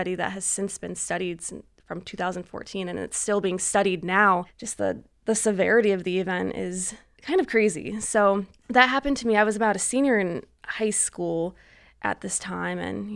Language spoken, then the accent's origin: English; Toledo, Ohio, United States; So I'm from Toledo, Ohio.